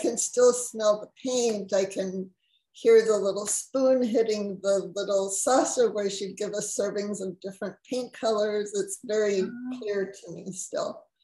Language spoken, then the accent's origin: English; Mexico City, Mexico; now in Dallas, United States; I was born and raised in Mexico City. My mother was American, so I was very fortunate to learn both languages, English and Spanish, at the same time.